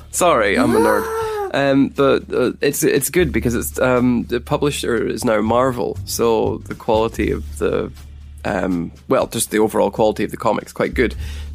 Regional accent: Scotland, United Kingdom; moved away; It's been a long time since I was there, and I think a lot must have changed. So summer in Scotland seems like a good time to do this and just disconnect for a while.

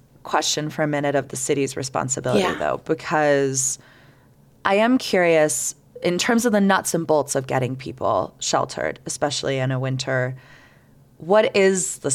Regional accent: Florida, United States; I mean, it is my home state

